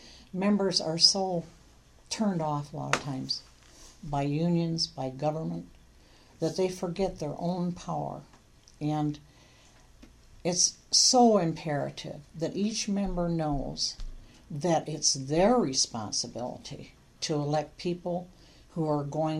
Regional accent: Lansing, Michigan, United States; I grew up in Lansing on the north side on Vermont Avenue.

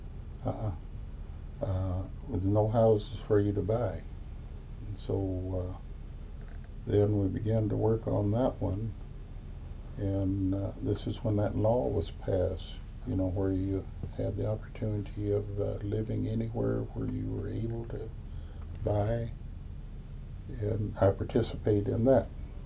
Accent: Illinois, United States; also born or lived in Pueblo, Colorado; No, I was born in Pueblo, Colorado. Raised up in Illinois

